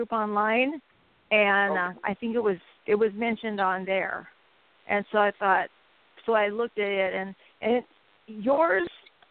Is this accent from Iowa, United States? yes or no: yes; Iowa, United States; I grew up in Iowa on the farm, and as a little girl, I just never liked to wear shoes